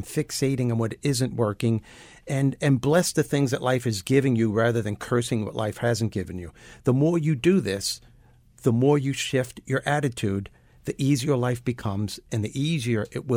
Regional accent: Brooklyn, New York, United States; I'm from Brooklyn. Shoot them.

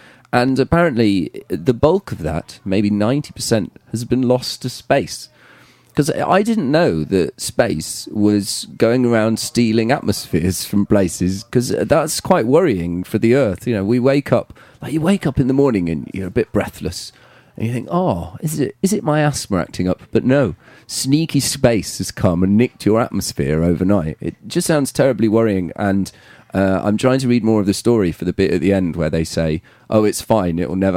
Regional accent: East Midlands, United Kingdom; So I grew up in Nottinghamshire

